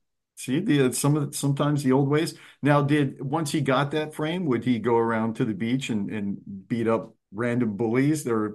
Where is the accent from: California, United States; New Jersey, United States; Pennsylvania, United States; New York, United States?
Pennsylvania, United States; I grew up in the Pennsylvania area, and we had there was a company called Tasty Cake